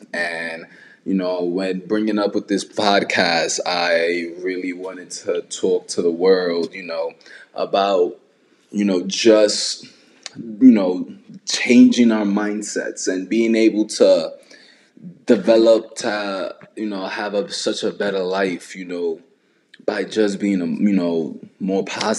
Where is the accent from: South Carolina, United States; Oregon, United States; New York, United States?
New York, United States; Bronx; I was born and raised back in the Bronx. And if you don't know where the Bronx is, or if y'all have heard many different things about the Bronx, it's not that bad of a place.